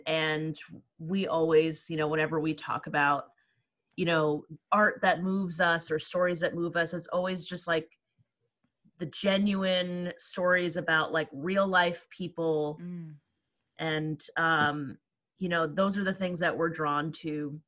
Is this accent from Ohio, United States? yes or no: yes; Warren, Ohio, United States; born there; I was born in Warren, Ohio.